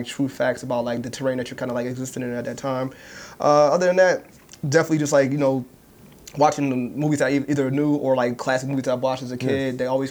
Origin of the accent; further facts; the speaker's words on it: Philadelphia, Pennsylvania, United States; And I grew up in Philly.